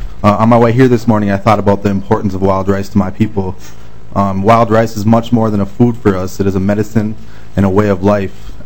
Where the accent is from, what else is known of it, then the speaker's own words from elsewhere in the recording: United States; I'm Anishinaabe from the Lake Superior Band, who grew up harvesting what we call Manoman.